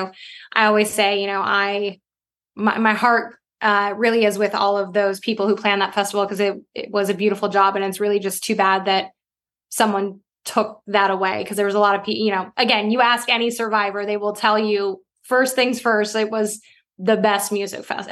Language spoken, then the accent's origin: English; Midwest, United States; now in California, United States; I grew up in the Midwest. So music festivals to me were like, go out in a cornfield, we throw up some tents